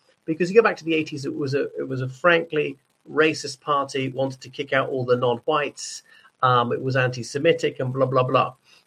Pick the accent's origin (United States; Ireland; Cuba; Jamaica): Ireland; from Ireland.